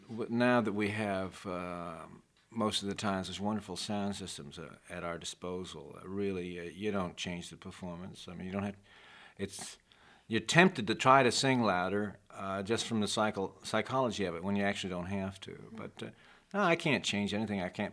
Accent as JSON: {"language": "English", "region": "Oklahoma", "country": "United States", "tie": "born or raised there", "also_born_or_lived": "Chicago", "said": "I have a resolutely middle-class background. I was born in Chicago, raised in Oklahoma. Went to University of Oklahoma."}